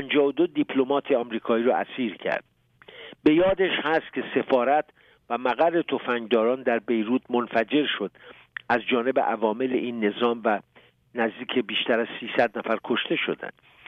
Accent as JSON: {"language": "Persian", "country": "Iran", "said": "به عنوان یک ایرانی آرزو میکنم این اتفاق نیفته."}